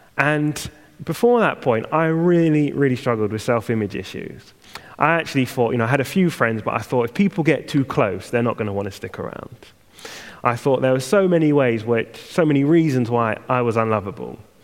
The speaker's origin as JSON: {"language": "English", "town": "Harrow", "region": "London", "country": "United Kingdom", "tie": "born or raised there", "lives_now": "Manchester, United Kingdom", "said": "in Manchester at the moment, and I moved up there about 8 years ago and lived in different parts of Manchester. But before that time, I grew up in London, and more specifically, Harrow."}